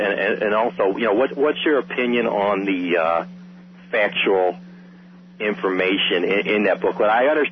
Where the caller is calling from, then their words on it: Fort Lauderdale, Florida, United States; Yeah, Hal … down in Fort Lauderdale.